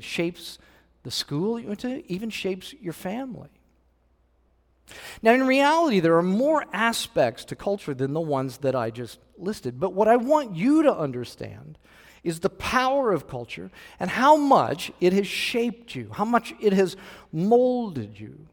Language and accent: English; Illinois, United States; now in Texas, United States; I came from Illinois, and Illinois' slogan was the land of Lincoln